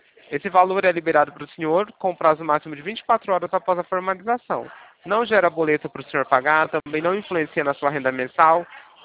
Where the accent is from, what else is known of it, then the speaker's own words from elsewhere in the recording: São Paulo, Brazil; Eu sou do estado de São Paulo